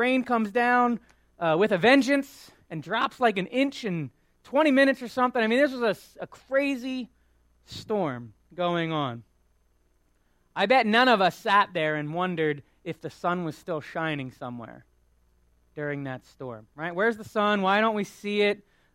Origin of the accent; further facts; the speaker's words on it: Quakertown, Pennsylvania, United States; I grew up in Quakertown.